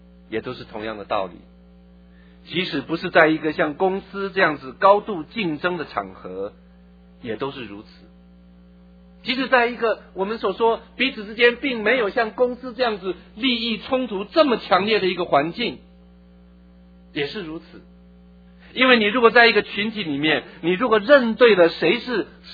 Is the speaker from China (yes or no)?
no; Taiwan; 我上班的头一年1983年，我的那个老板，他大概看见我是一个从台湾来的人